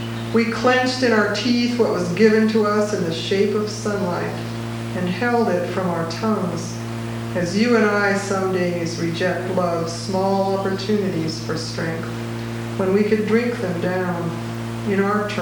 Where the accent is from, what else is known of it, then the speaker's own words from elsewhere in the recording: Alaska, United States; I grew up in Alaska, and this is an experience from my childhood.